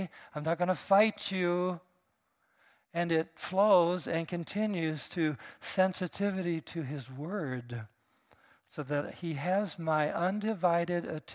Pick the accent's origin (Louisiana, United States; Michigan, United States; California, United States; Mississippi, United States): Michigan, United States; Taylor; I remember as a little kid in a dark tent growing up in Taylor, Michigan.